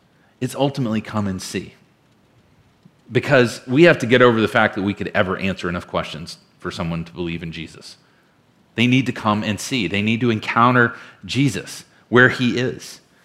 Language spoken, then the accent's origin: English; Virginia, United States; Now, I am from Virginia, and I am not being facetious.